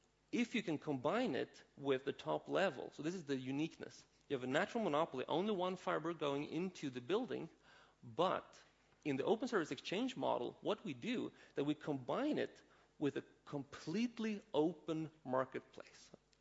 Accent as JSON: {"language": "English", "town": "Lund", "region": "Skåne", "country": "Sweden", "tie": "born or raised there", "said": "This is just from my hometown in Lund."}